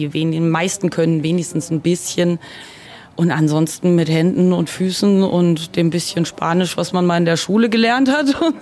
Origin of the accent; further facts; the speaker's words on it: Hesse, Germany; now in Hamburg, Germany; Ich komme aus Oberhessen eigentlich.